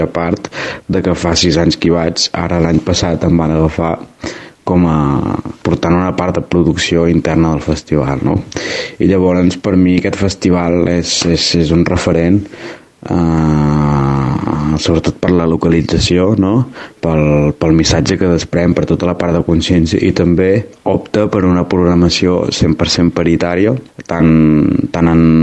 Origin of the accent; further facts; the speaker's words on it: Olot, Catalonia, Spain; jo soc d'Olot, és un que es fa aquí bastant a prop, el Pantà de Sau